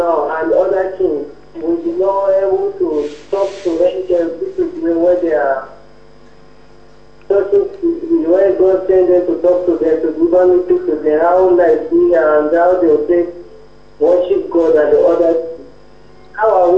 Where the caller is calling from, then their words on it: Abuja, Federal Capital Territory, Nigeria; Yeah, I'm calling from Abuja.